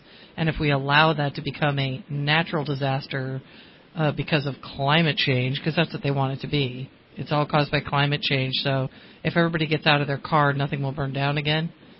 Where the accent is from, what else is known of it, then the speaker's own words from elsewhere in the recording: Connecticut, United States; it's funny because I grew up in Connecticut. And we did a lot of shoveling because, you know, we were the Irish Catholic kids, so we didn't have snowblowers.